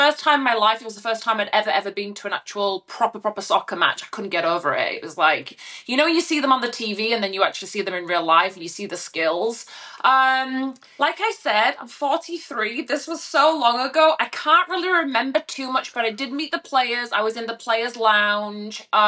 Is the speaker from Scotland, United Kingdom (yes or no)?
no; Rotherham, Yorkshire and the Humber, United Kingdom; I'm this Yorkshire girl from Rotherham, like literally didn't know what Starbucks was